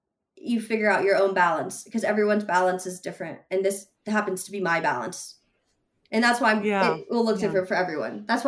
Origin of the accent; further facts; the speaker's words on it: Atlanta, Georgia, United States; now in California, United States; Because I grew up in Atlanta. I grew up on the East Coast.